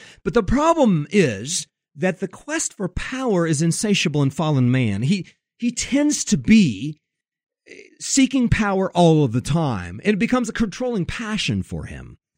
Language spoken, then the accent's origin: English; Japan; I was raised in Japan, where this kind of thing was pretty common.